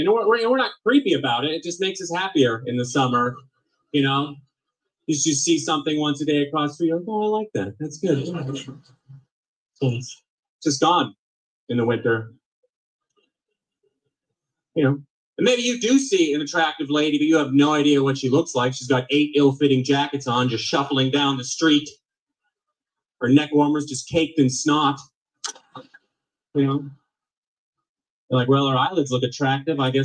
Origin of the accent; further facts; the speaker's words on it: Ottawa, Ontario, Canada; I'm from Ottawa and we have a winter festival just so we don't kill ourselves.